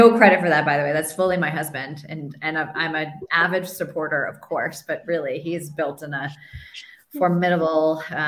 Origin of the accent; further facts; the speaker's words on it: United States; I'm American, Korean American, my parents are both from Korea.